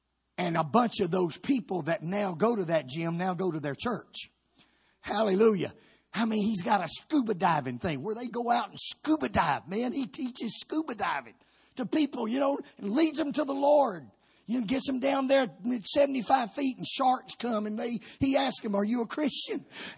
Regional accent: Georgia, United States; See, I'm a third generation Pentecostal. I grew up in Georgia

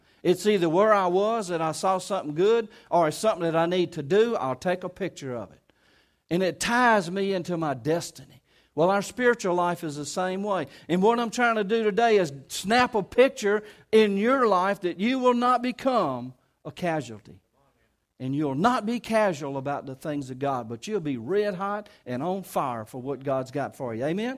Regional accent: Kentwood, Louisiana, United States; I use that kind of language. Y'all understand I'm from Kentwood.

